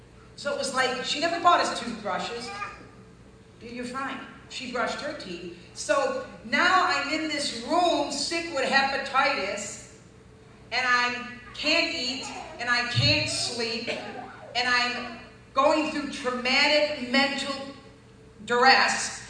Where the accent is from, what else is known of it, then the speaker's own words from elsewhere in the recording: Buffalo, New York, United States; I'm from Buffalo, New York, people. I mean, the lake effect is like 13 below.